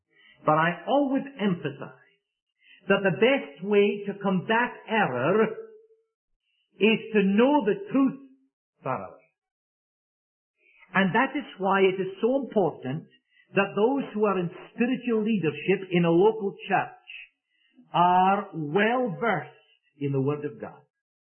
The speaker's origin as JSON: {"language": "English", "region": "Auckland", "country": "New Zealand", "said": "I said, great. I'm from Auckland, New Zealand."}